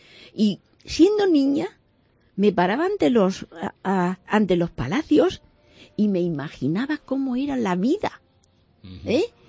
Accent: Cáceres, Extremadura, Spain; empieza en Cáceres. Es que Cáceres es mi vida

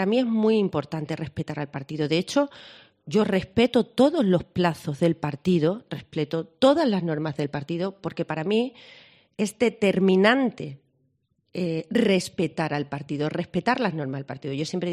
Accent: Extremadura, Spain; Me siento una hija de Extremadura y, por lo tanto, para mí, lo decía, soy hija de esta tierra.

